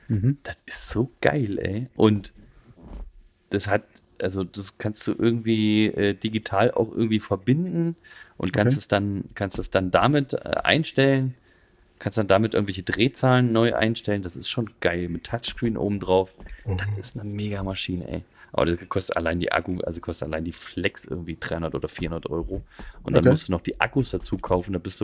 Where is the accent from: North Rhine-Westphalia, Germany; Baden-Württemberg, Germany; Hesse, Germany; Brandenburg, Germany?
Hesse, Germany; Ich komme aus Hessen.